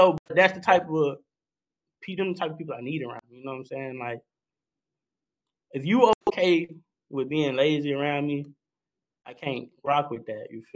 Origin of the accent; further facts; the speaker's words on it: Little Rock, Arkansas, United States; Like I said, I grew up in East Little Rock, but we didn't want for nothing, man.